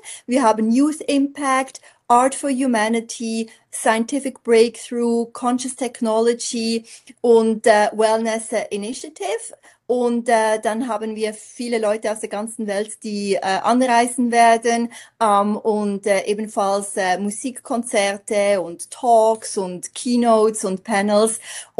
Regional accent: Zurich, Switzerland; ich hatte als kleines Mädchen schon, als ich aufgewachsen bin in Zürich, den Traum

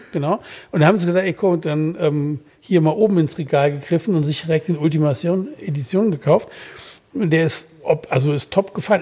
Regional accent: North Rhine-Westphalia, Germany; Ich bin ja im Siegerland groß geworden.

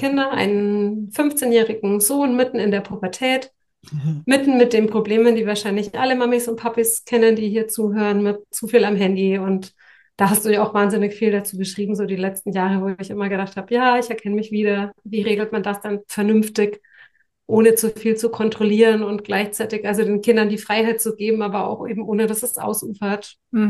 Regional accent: Germany; born there; ich bin zwar in Deutschland geboren, aber eigentlich bin ich ein Weltkind

